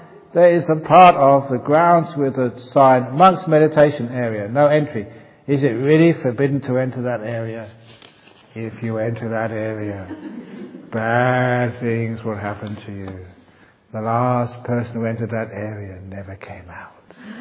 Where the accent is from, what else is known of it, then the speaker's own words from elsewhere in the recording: England, United Kingdom; because I'm English, you know the Ungmo, they're always really eccentric. You know, we're the home of eccentrics over in England.